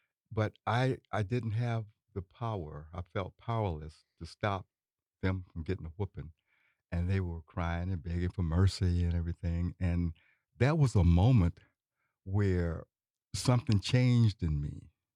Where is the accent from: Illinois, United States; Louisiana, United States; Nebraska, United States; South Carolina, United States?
Louisiana, United States; And so I still consider myself a country boy, you know, growing up in Northeast Louisiana, East Carroll Parish.